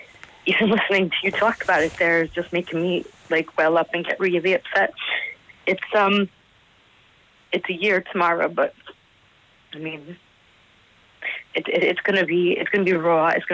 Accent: Southbury, Connecticut, United States; Yeah, not exactly Sandy Hook. We're from Southbury, which is just over the bridge.

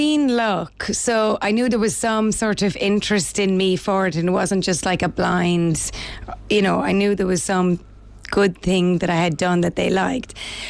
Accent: Ireland; accent: Irish; I did it and was encouraged to do it in my own accent. And that didn't go down very well in England. So, whereas I suppose people couldn't really digest an Irish person reading Shakespeare

